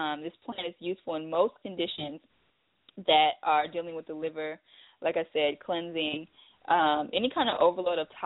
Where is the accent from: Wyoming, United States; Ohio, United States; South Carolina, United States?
South Carolina, United States; now in Arizona, United States; And I'm from South Carolina, so I saw these everywhere. It's basically the state plant in South Carolina.